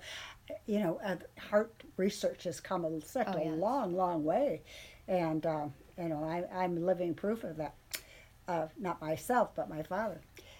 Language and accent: English; Glenview, Illinois, United States; also born or lived in Evanston; I was born in Evanston, Illinois, and my family lived in, my mother and father lived in Glenview, Illinois, which is a suburb of Chicago.